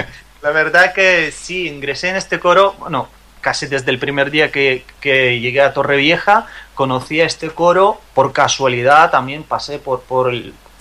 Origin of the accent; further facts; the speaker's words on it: Bryansk, Bryansk Oblast, Russia; Spanish is a second language; Como cantaba en mi ciudad, en Briansk, pues también ingresé a este coro y estuve cantando, aprendiendo cosas, partituras y tal.